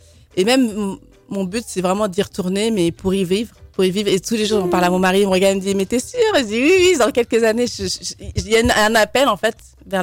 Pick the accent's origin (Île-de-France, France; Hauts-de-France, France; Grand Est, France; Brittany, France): Île-de-France, France; Mantes-la-Jolie; Moi, j'ai grandi en France.